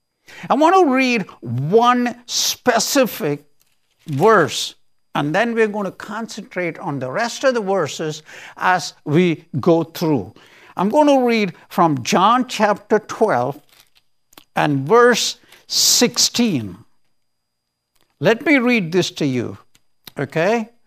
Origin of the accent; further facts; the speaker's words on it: India; when I was growing up in India